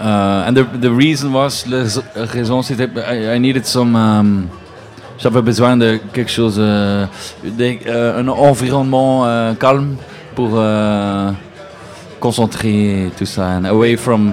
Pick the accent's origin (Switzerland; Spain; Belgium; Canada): Belgium; Si j'étais petit, je suis belge, donc toutes mes vacances dans l'été étaient en France avec mes parents.